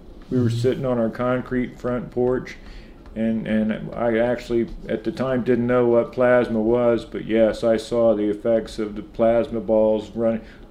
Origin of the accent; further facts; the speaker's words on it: Byron, Indiana, United States; We moved to a house near Byron, Indiana